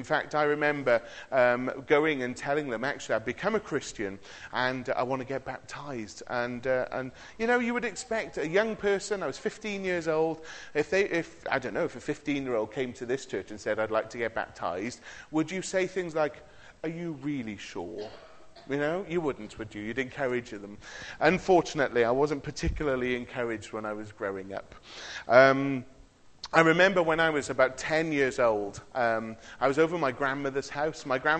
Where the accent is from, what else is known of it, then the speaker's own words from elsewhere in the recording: Cardiff, Wales, United Kingdom; I grew up in a Brethren church in Cardiff, in Caerphilly, and I was born on Sunday, the 27th of March, 1977